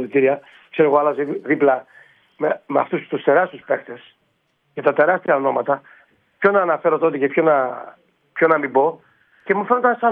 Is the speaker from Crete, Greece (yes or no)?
yes; Garipa, Crete, Greece; Εγώ στο χωριό μου, τη Γαρίπα.